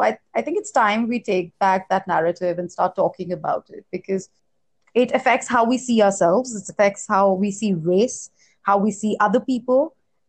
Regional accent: Delhi, India; I am brown, right? I'm not fair, but growing up, it was really hard for me. I grew up in Delhi

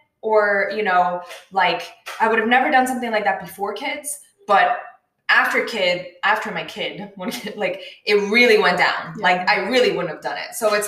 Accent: Miami, Florida, United States; I'm going to do it in Miami because Miami is my hometown

